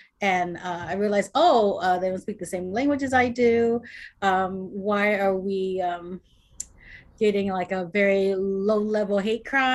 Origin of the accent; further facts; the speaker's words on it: Cerritos, California, United States; I grew up in Cerritos.